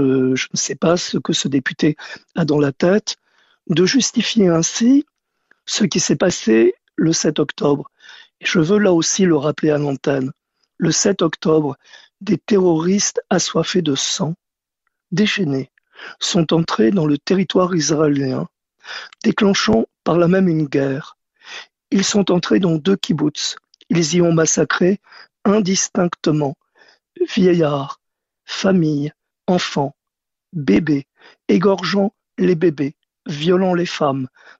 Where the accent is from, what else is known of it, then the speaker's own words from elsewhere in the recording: France; du territoire français où je suis, puisque je suis français